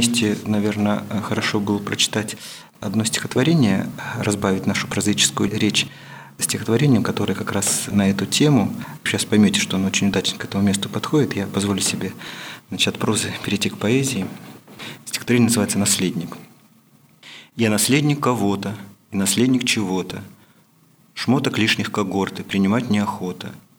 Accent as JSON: {"language": "Russian", "region": "Almaty", "country": "Kazakhstan", "tie": "born or raised there", "said": "Я родился в Алма-Ате и родился именно под горами. Наш дом, где вот я вырос, рос так, до 22 лет, находился в непосредственной близости от прекрасных Тяньшанских гор."}